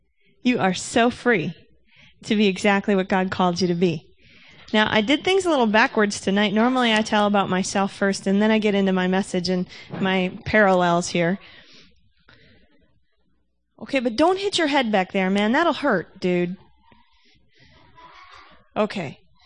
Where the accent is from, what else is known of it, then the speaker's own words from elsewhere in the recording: Osseo, United States; lived in Osseo with my dad. Handy how that works. Mom and Dad living together. And I grew up in Osseo.